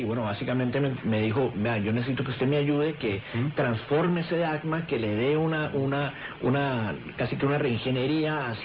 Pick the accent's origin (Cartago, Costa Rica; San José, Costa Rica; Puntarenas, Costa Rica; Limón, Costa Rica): San José, Costa Rica; born there; also born or lived in Cali, Colombia; Yo nací en Costa Rica, en San José, Costa Rica, y he estado entre San José, Costa Rica y Cali viviendo.